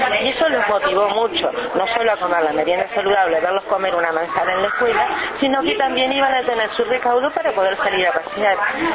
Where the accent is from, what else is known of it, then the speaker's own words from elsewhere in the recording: San Ramón, Canelones, Uruguay; En mi caso, que soy de San Ramón